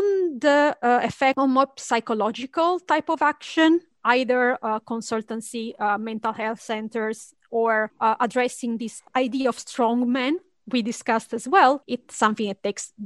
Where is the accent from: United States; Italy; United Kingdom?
Italy; English is a second language; If you take my hometown in Italy, the rate of suicide is not that high